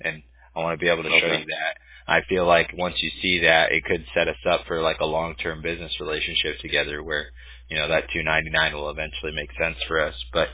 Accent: California, United States; I'm originally from Orange County, I've spent a lot of summers going up to like Kern County and, you know, doing the River Rat thing.

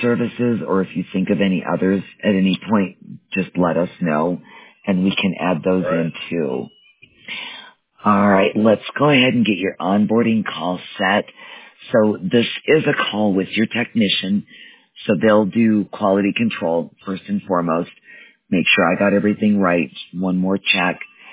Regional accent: Wisconsin, United States; I grew up in Wisconsin, so I should know.

